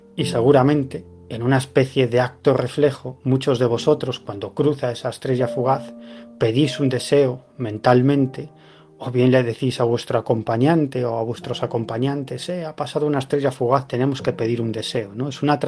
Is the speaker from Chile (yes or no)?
no; Galicia, Spain; estoy pensando en algunos lugares fantásticos que hay en mi tierra, ¿no?